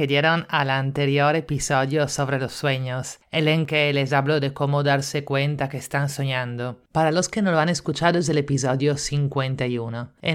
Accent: Italy; Spanish is a second language; now in Lima, Peru; italiana en Lima

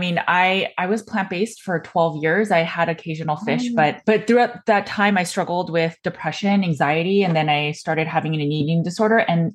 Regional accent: California, United States; never once did I question, especially growing up in California, that my plant-based diet could even be detrimental for me.

